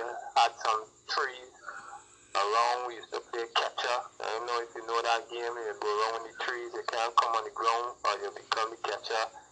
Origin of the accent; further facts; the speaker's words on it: Maxwell, Christ Church, Barbados; In Barbados, first thing first, where I live is close to the sea. A place called Maxwell, Christchurch.